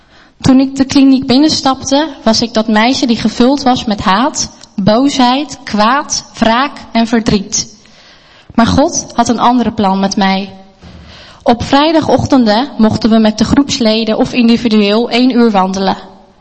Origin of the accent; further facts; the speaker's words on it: Rotterdam, South Holland, Netherlands; born there; ik ben geboren in Rotterdam in een Turks gezin.